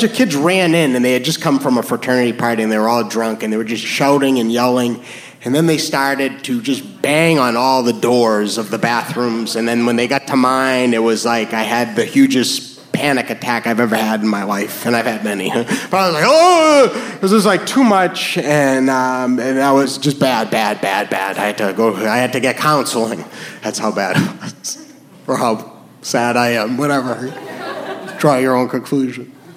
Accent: New Hampshire, United States; So I am from New Hampshire, and growing up, I had a problem

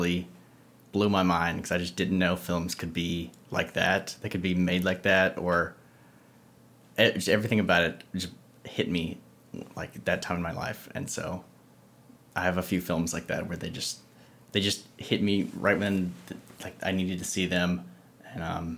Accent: Statesboro, Georgia, United States; But I'm from Statesboro, which is like an hour away from Savannah.

